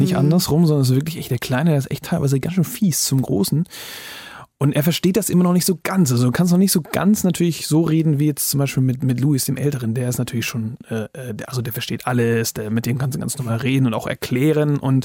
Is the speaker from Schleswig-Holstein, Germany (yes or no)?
yes; Flensburg, Schleswig-Holstein, Germany; Ja, ich bin ja eigentlich aufgewachsen in der Nähe von Flensburg, also ganz im Norden, aber auch auf dem heftigsten Dorf, also wirklich Dorf, Dorf, Dorf, da haben 80 Leute gewohnt.